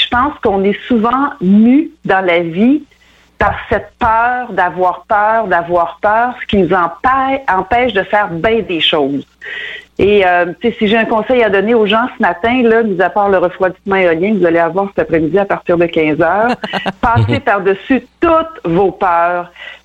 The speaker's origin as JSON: {"language": "French", "town": "Trois-Rivières", "region": "Quebec", "country": "Canada", "said": "je viens toujours de Trois-Rivières, mon frère est encore là"}